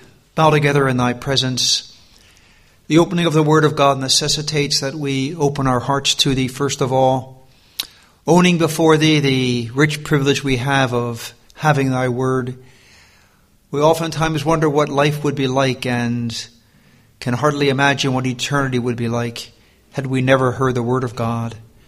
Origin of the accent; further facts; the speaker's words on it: United States; accent: American; We wouldn't call it Yankee where I come from, but my American accent, if it somehow makes it hard to understand, if I speak too fast, do something